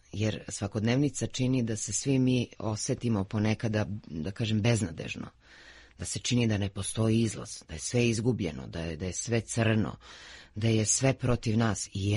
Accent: Lajkovac, Kolubara District, Serbia; ja dolazim iz Lajkovca, odakle je krenula Kolubarska bitka.

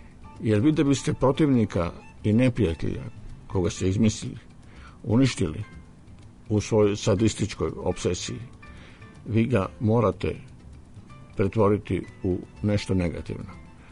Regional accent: Czechia; Serbian is a second language; u mom rodnom gradu u Češkoj je poznajem porodice koje su tako stradale.

